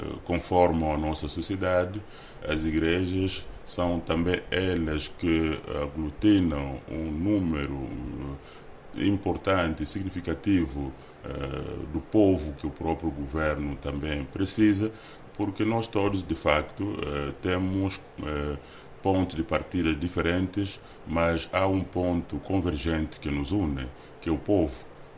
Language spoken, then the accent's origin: Portuguese; Angola; nós como angolanos, nós que constituímos esse governo.